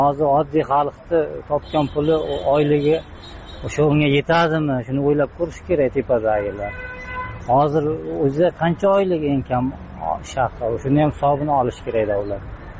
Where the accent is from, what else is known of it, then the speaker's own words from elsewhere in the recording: Kashkadarya Region, Uzbekistan; Bizlar o'zim Qashqadaryodanman.